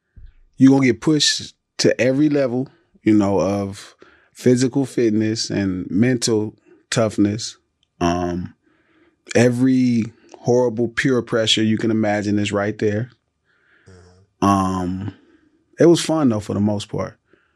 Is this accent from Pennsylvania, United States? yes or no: no; Los Angeles, California, United States; Like 117th Street. So 117th Street, right across the street from the Imperial Courts.